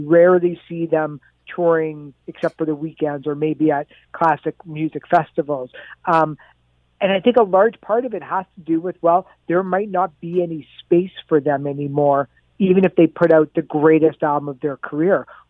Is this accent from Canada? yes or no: yes; Canada; let's just step outside of myself as a Canadian music fan.